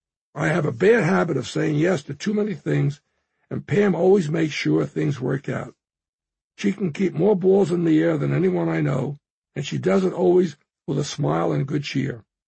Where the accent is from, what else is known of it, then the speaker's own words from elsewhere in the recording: Rosin Heights, New York, United States; I'm the American dream. I grew up in Rosin Heights, Long Island, during World War II and just after.